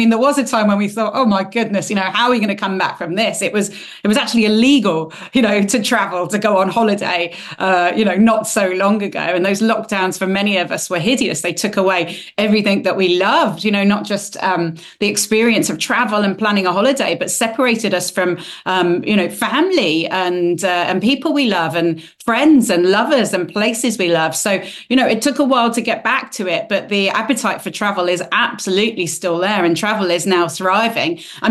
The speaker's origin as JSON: {"language": "English", "region": "Andalusia", "country": "Spain", "tie": "born or raised there", "said": "You know, I grew up on the Costa del Sol in a British expat community"}